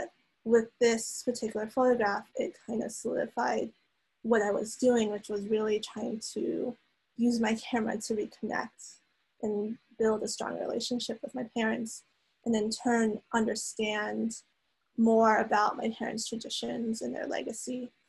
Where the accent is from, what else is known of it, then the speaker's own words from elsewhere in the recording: Florida, United States; also born or lived in New Mexico / Wisconsin; now in Lincoln, United States; I am from Florida, born and raised, and my family still lives there, but they had immigrated from China shortly before I was born.